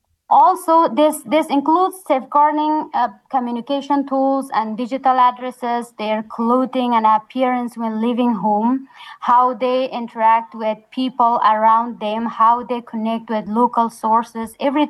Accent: Takhar, Afghanistan; I realized that from my hometown, Tahar, no female journalist was sending material to the Zan Times

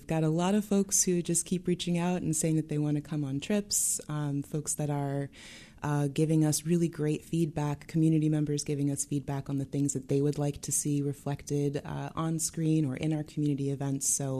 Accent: Brooklyn, New York, United States; which being someone born and raised in Brooklyn and New York is not something I ever would have expected I'd be capable of doing

